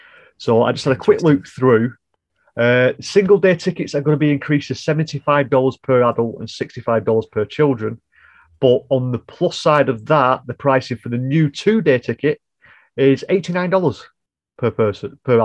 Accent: England, United Kingdom; It's yogurt. We're English. We said the language first.

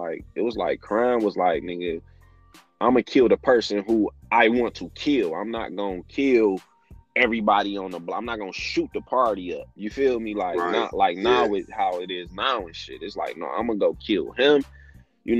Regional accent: Michigan, United States; my mom worked at Henry Ford Hospital, bro. Like, I stayed on Finkel and Evergreen. My grandmother, I grew up really on Joy Road in Whitfield.

